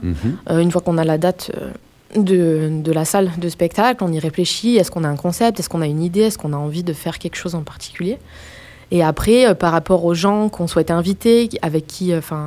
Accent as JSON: {"language": "French", "country": "South Korea", "said": "moi, je viens de la Corée, hein"}